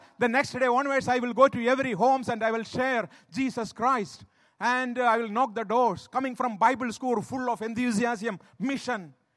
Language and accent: English; South India, India; I am extremely from South India.